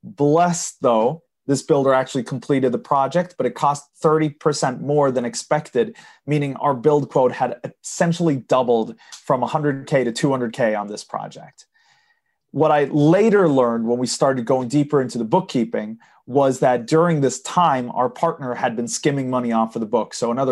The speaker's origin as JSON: {"language": "English", "country": "Sweden", "tie": "born or raised there", "second_language": "English", "said": "because I'm from Sweden. I live in Sweden. I'm growing up in Sweden."}